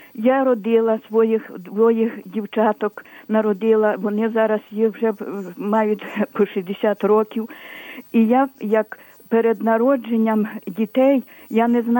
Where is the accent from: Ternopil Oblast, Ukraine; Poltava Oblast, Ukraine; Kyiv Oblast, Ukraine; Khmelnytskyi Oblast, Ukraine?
Ternopil Oblast, Ukraine; бо я з Тернопільщини, розумієте? Так, так. А то ми дуже всі такі віруючі люди. Галичина, то вона особливо.